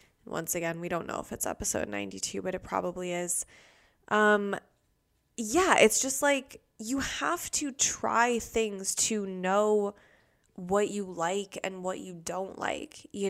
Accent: Los Angeles, California, United States; I am from Los Angeles

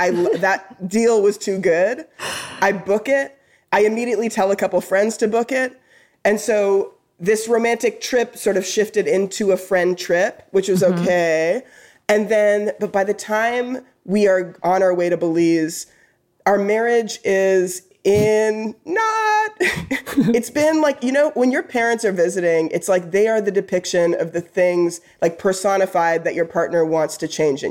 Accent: Canada; I am Canadian.

